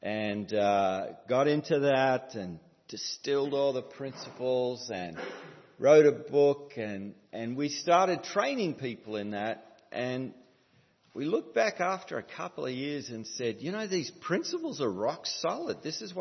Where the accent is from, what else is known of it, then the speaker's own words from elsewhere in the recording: New South Wales, Australia; born there; And I was born in New South Wales, so I feel like I've come home.